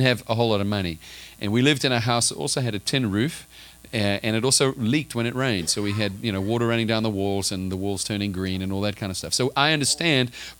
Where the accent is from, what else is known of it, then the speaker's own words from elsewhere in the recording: South Africa; I grew up in South Africa as well.